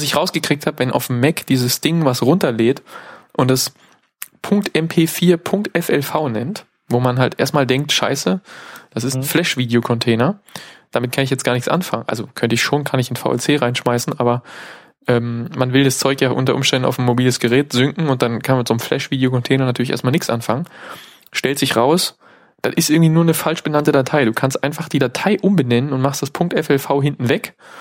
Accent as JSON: {"language": "German", "region": "East Germany", "country": "Germany", "said": "Ich gebe als Ossi zu Protokoll"}